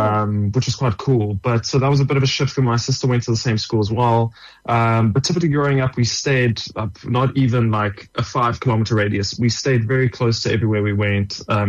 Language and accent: English; Johannesburg, Gauteng, South Africa; born there; I was born in Johannesburg. I still live in Johannesburg.